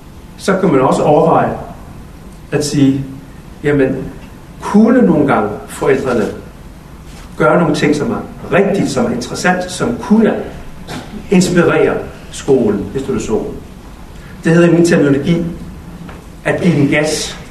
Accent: Copenhagen, Capital Region of Denmark, Denmark; Jeg kommer fra København Nordvest.

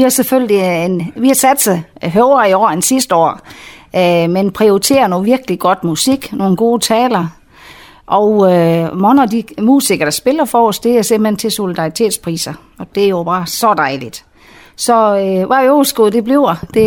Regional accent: Kås, North Denmark Region, Denmark; Jeg kommer simpelthen fra Kås. Så det er en rigtig uendelbo.

